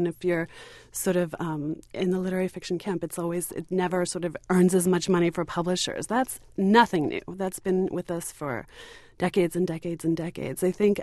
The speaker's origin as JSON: {"language": "English", "country": "United States", "said": "Certainly our lives as American women right now are so rich and so diverse"}